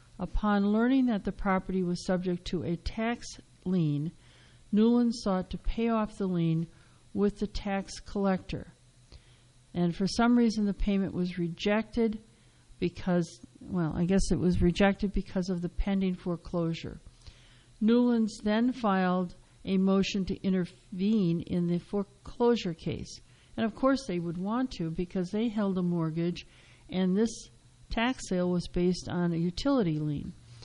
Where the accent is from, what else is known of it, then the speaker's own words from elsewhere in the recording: Wisconsin, United States; And I suppose my long-held opposition to the death penalty stemmed from the fact that I grew up in Wisconsin.